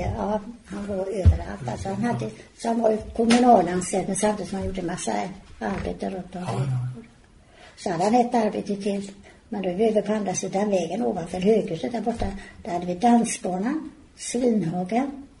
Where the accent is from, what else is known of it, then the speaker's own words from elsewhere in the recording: Partille, Västra Götaland County, Sweden; Så jag har varit med där ända från början.